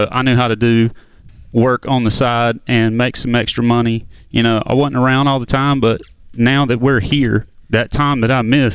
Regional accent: Raleigh, North Carolina, United States; We're from Raleigh, North Carolina.

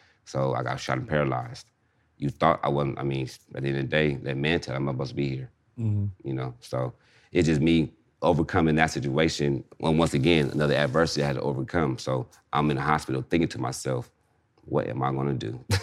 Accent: Inglewood, California, United States; Only Darby and Rogers because I'm from Inglewood.

